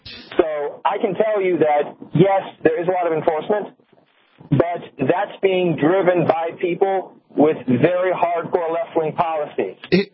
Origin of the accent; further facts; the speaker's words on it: Agawam, Massachusetts, United States; I grew up in Massachusetts.